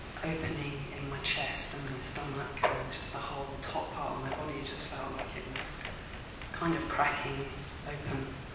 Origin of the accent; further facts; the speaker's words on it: London, United Kingdom